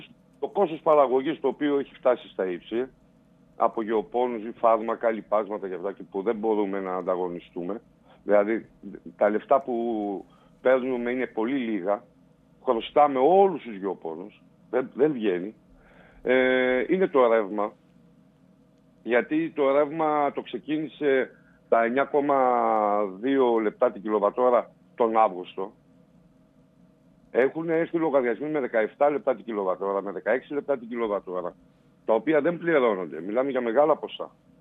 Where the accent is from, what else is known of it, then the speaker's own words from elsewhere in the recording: Central Macedonia, Greece; Είμαστε από το Δήμο Παιωνίας. Τα χωριά που πρώην Δήμος Ευρωπού, πρώην Δήμος Γουμένισσας, πρώην Δήμος Αξιουπόλεως και Πολυκάστρο.